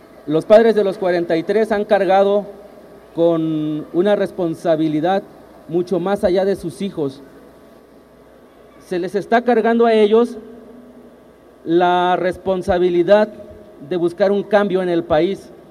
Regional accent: Mexico; los problemas que como mexicanos tampoco hemos querido resolver

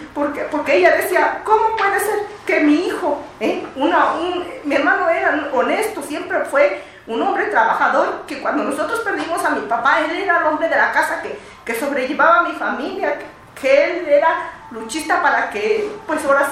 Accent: San Pedro Tlanixco, State of Mexico, Mexico; nosotros venimos de San Pedro Tlanisco, un pueblo indígena

